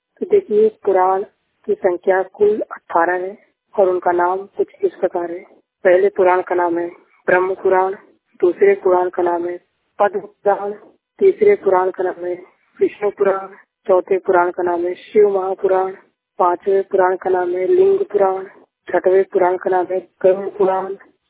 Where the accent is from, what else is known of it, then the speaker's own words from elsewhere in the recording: Varanasi, Uttar Pradesh, India; मैं वाराणसी उत्तर प्रदेश का रहने वाला हूँ।